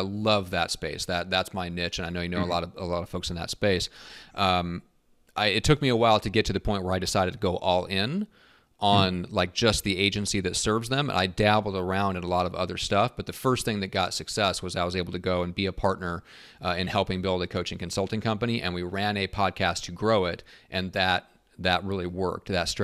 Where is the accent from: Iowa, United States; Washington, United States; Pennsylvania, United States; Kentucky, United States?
Iowa, United States; I actually grew up in Iowa, so I'm a Midwest guy.